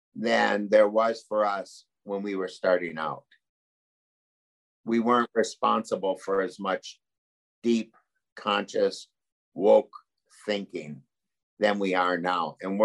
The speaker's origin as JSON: {"language": "English", "town": "St. Paul", "region": "Minnesota", "country": "United States", "tie": "born or raised there", "said": "we've had a rough year, especially Minneapolis, my hometown, St. Paul I was from"}